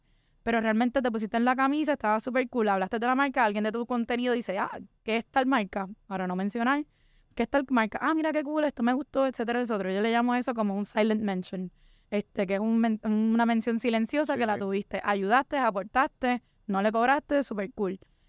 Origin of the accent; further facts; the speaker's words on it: Arecibo, Puerto Rico; Estoy tirando aquí frases coloquiales, acuérdense que soy de Arecibo.